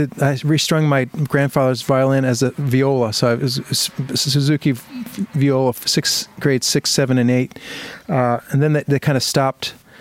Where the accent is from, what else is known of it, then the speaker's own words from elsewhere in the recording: Colonia, New Jersey, United States; moved away as an adult; now in Pennsylvania; And I grew up there first 18 years in Colonia, New Jersey, in Woodbridge Township, and then moved to Bethlehem, Pennsylvania, to go to school at Mo